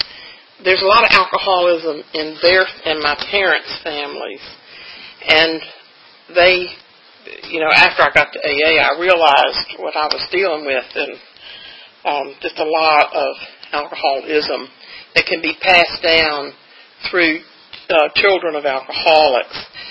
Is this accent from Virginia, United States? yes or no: yes; Newport News, Virginia, United States; born there; I'll start off by telling you that I was born in Newport News, Virginia.